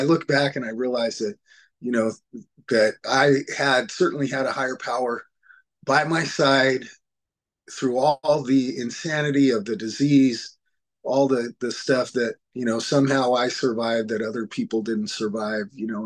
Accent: Fresno, California, United States; I came from Fresno, which is where I'm from, to the Bay Area to go through a long-term treatment program.

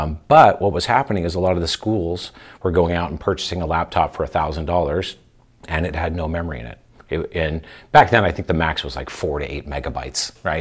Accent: California, United States; But my journey into this was back in the 90s. I grew up in Orange County.

